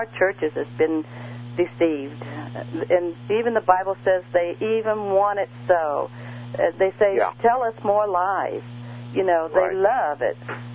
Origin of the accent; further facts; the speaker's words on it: Indiana, United States; I'm from Indiana. I'm calling because of Tony Alamo.